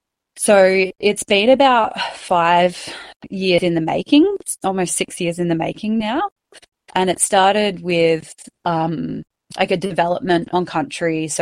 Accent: Bendigo, Victoria, Australia; also born or lived in Nam; And I am Yorta Yorta. I grew up on Jarraja in Bendigo and have been living in Nam for about 15 years.

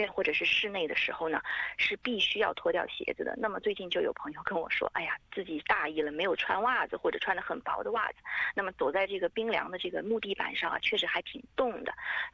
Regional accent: Japan; Chinese is a second language; 我们日本人叫拉面，其实就是我们说的汤面。

